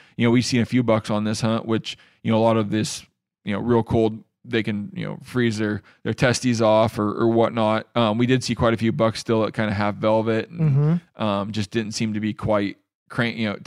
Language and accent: English; Washington, United States; I drew a mountain goat tag in my home state of Washington.